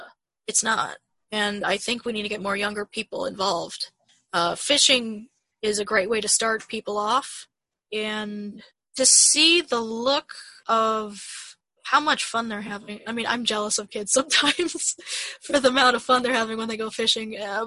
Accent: Chicago, Illinois, United States; I'm from Chicago. We have hawks sometimes, and that's a sight to see.

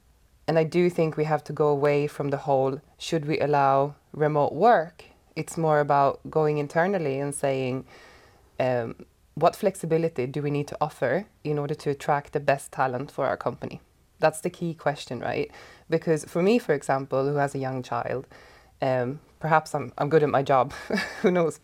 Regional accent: Sweden; English is a second language; moved away as an adult; also born or lived in Ireland; I'm originally from Sweden, but I lived in Ireland for almost 16 years

